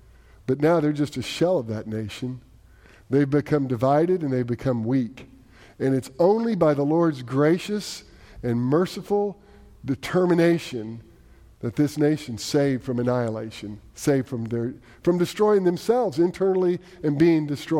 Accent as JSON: {"language": "English", "region": "Texas", "country": "United States", "said": "kill me, I'm a Texan"}